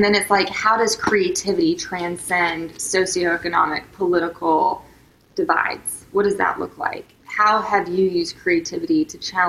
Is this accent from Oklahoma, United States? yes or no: yes; Oklahoma, United States; And I grew up in Oklahoma, and that, you know, was interesting.